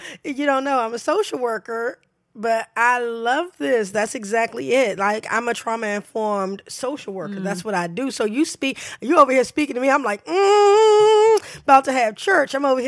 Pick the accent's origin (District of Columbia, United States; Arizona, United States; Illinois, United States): District of Columbia, United States; Washington; now in Hyattsville, United States; Look, that's my home. That's my hometown. I had to move to the outskirts, but I'm only in Hyattsville.